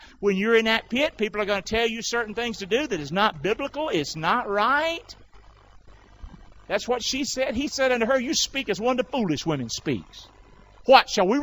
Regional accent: Rockingham, North Carolina, United States; I don't know if y'all know where I'm from. I'm from Rockingham. That's where I'm from.

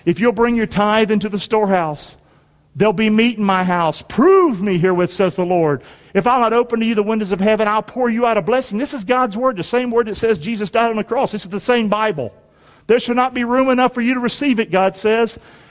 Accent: Rockingham, North Carolina, United States; I'm from Rockingham, for crying out loud. Rockingham, North Carolina.

